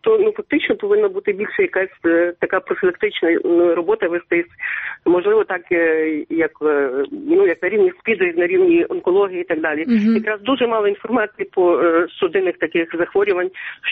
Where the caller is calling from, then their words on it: Truskavets, Lviv Oblast, Ukraine; Трускавець.